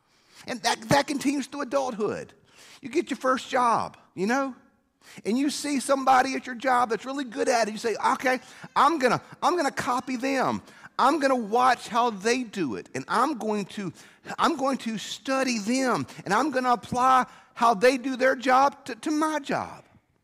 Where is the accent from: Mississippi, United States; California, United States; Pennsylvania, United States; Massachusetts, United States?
Mississippi, United States; Growing up in South Mississippi, it was WWL out of New Orleans.